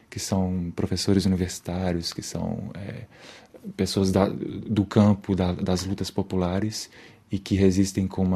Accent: Belo Horizonte, Minas Gerais, Brazil; E a gente, como mineiros, eu acho que a gente vê essa lama invisível sempre, né, de alguma forma. A gente vê os impactos indiretos da mineração. E olha que eu cresci na capital

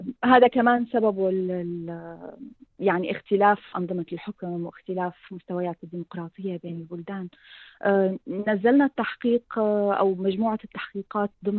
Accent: Syria; فبيصير إمكانية لأنه نحدث تغيير أكبر من لما بنشتغل نحن لحالنا كسوريين

